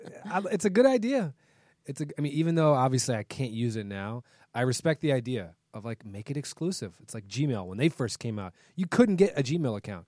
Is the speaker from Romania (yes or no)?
no; Potomac, Maryland, United States; When I was growing up in Potomac, Maryland, I kind of had this negative viewpoint of the gold digging type.